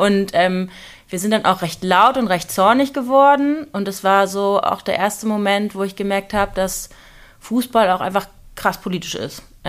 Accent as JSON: {"language": "German", "town": "Kiel", "region": "Schleswig-Holstein", "country": "Germany", "lives_now": "Hamburg, Germany", "said": "Also ich komme aus Kiel davor ursprünglich."}